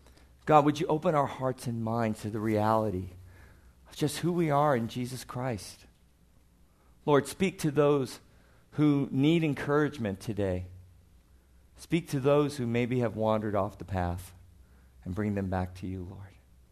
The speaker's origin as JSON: {"language": "English", "town": "Chicago", "region": "Illinois", "country": "United States", "accent": "Chicago", "said": "My wife loves to tease me about my Chicago accent, which I've worked very hard to get rid of, but not completely."}